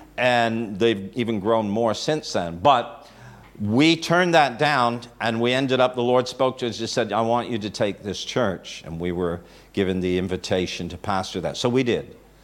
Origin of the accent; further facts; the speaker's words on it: Canada; moved away as an adult; now in Australia; We came from Canada to go on staff at a very significant church in Australia.